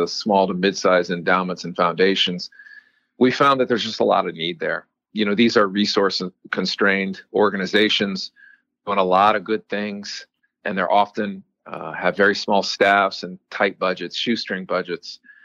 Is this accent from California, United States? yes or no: no; Fort Wayne, Indiana, United States; So I grew up in Fort Wayne. I'm a native Hoosier.